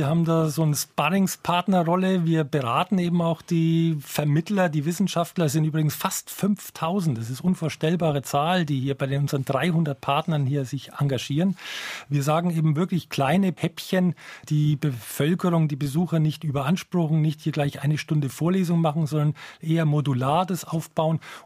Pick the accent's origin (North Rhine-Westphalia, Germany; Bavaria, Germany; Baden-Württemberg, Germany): Bavaria, Germany; und Sie hören es vielleicht auch heraus, meine Heimat ist eben die fränkische Gegend